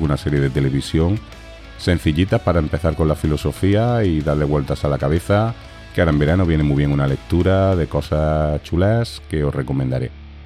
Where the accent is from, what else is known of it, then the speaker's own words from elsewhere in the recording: Granada, Andalusia, Spain; now in Catalonia, Spain; yo, siendo de Granada, siendo del sur de España, de Andalucía